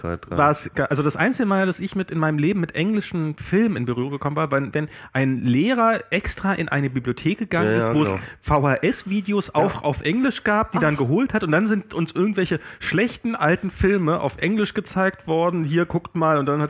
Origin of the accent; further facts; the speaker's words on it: East Germany, Germany; Ich bin Ossi.